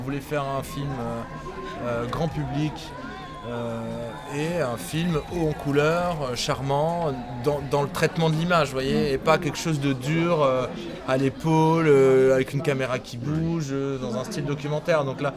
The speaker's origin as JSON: {"language": "French", "country": "France", "said": "on est français, on sait que in fine, c'est terrible à dire"}